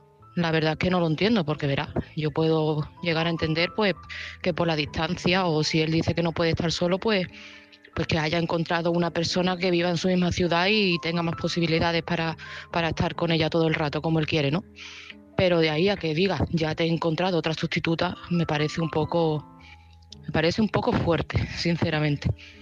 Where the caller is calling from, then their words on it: Seville, Andalusia, Spain; desde Sevilla